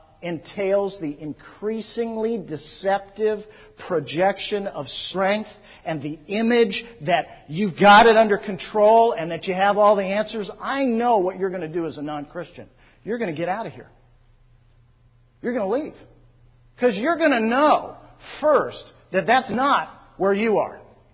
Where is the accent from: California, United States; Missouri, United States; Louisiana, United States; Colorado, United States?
California, United States; also born or lived in Seattle; Now, when Maria and I, we lived in Seattle for 9 years. Okay. Now, we're both born and raised in California.